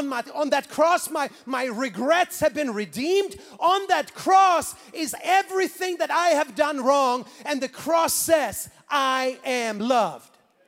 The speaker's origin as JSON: {"language": "English", "country": "Sweden", "tie": "born or raised there", "moved": "as an adult", "lives_now": "United States", "said": "Born and raised in Sweden, I came to the United States of America in January 1995."}